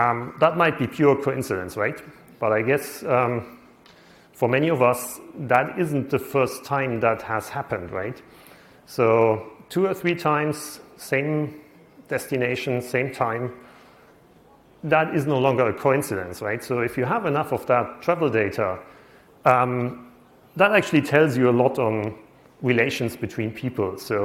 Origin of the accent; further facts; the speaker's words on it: Berlin, Germany; I come from Berlin, so there airports are actually static.